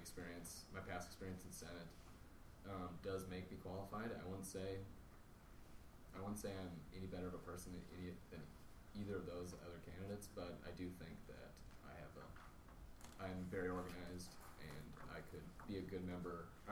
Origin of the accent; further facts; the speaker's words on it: Cold Spring, Minnesota, United States; I'm from Cold Spring, Minnesota. I'm a member of the Minnesota Army National Guard